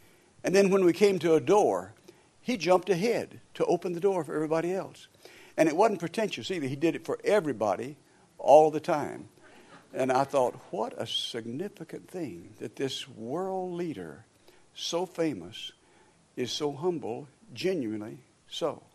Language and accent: English; Gadsden, Alabama, United States; Now, I'd never been out of my hometown much at that time, little Gadsden, Alabama, where John and I are from.